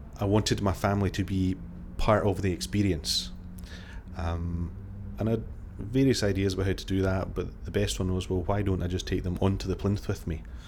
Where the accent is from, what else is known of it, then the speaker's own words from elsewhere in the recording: Glasgow, Scotland, United Kingdom; My date of birth is 9/11/73 and I'm from Glasgow.